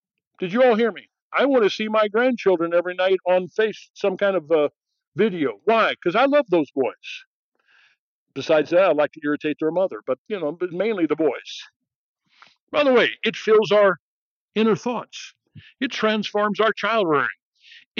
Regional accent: St. Louis, Missouri, United States; born there; Strangely enough, I was born in St. Louis, Missouri. Having been born in St. Louis, Missouri, and having grown up with English-speaking parents, shockingly, I speak English.

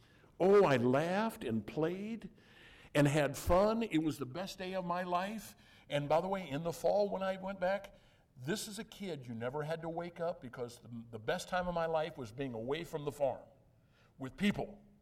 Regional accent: Illinois, United States; I grew up in Southern Illinois in the hills. And from down where our farm was, you had to walk out about a half a mile to get up to the bus.

